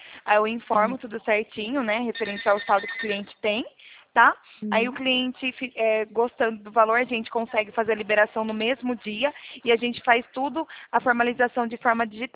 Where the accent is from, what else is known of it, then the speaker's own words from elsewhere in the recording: São Paulo, Brazil; Eu sou aqui de São